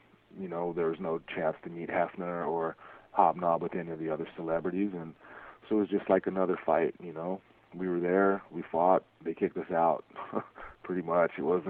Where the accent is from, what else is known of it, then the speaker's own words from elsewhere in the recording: San Jose, California, United States; And being from San Jose, Strikeforce likes to promote me in my hometown